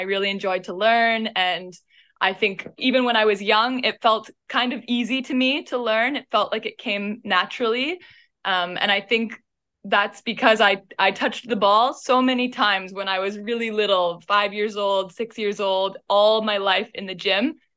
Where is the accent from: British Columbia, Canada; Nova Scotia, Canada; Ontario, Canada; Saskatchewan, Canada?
British Columbia, Canada; Langley; I grew up in Langley, British Columbia, and the college was also in Langley.